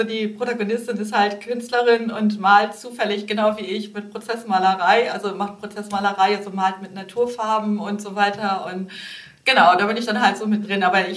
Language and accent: German; Delmenhorst, Lower Saxony, Germany; also born or lived in Bremen / Berlin; Ich komme eigentlich aus Bremen. Aber bin in Niedersachsen in Delmenhorst aufgewachsen und bin dann nach Stade gezogen, nach Buxtehude gezogen, nach Hamburg gezogen, nach Berlin gezogen, war 15 Jahre in Berlin